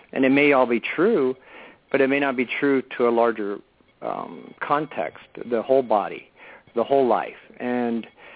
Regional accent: Miami, Florida, United States; And growing up in Miami, Florida, I spent a lot of time in the ocean, just really was connected to that.

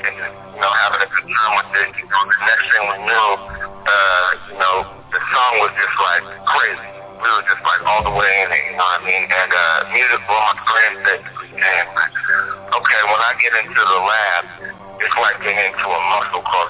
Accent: Santa Rosa, California, United States; Okay, okay. Yeah, I'm from the Bay, man. I'm an independent artist. Santa Rosa, California is my hometown.

